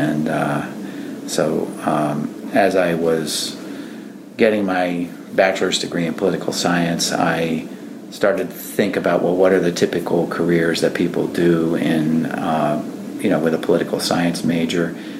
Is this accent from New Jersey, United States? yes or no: yes; New Jersey, United States; No, I grew up in New Jersey.